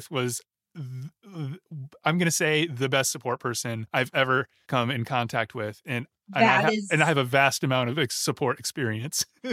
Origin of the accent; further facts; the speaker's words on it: United States; now in Europe; but because I'm an American citizen, therein lies the problem.